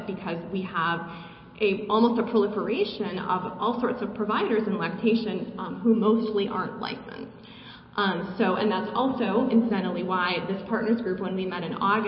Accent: Illinois, United States; And in fact, Illinois, here in my home state, has a bill

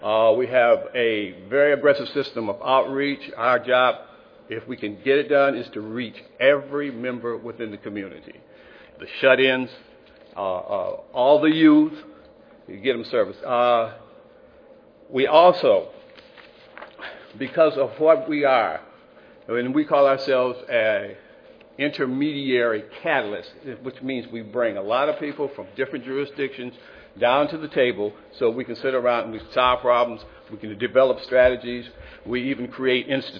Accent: Marin City, California, United States; We are from Marin City. Marin City is a small village up in Marin County.

